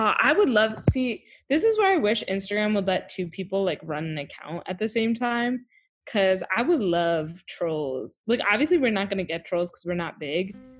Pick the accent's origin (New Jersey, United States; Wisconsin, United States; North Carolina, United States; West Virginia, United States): New Jersey, United States; How are people going to know we're from Jersey?